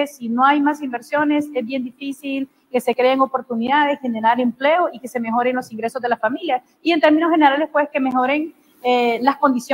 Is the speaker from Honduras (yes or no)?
yes; Honduras; al final todos perdemos como hondureños.